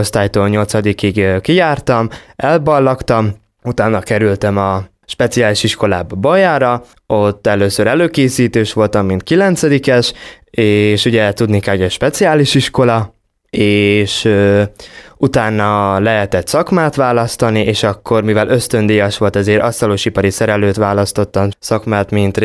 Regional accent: Kiskunhalas, Bács-Kiskun, Hungary; born there; Hát ugye én Magyarországon születtem Kiskunvalason.

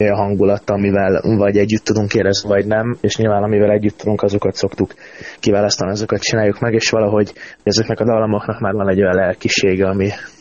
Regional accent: Tatabánya, Komárom-Esztergom, Hungary; én pedig Tatabányai vagyok

